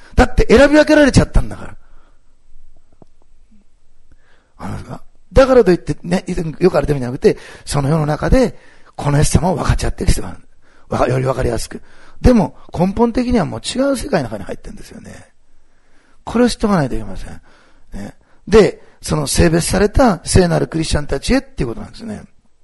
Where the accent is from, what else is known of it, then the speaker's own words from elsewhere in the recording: Kansai, Japan; で私は関西の人間ですからね、関東系は苦手なんですよね。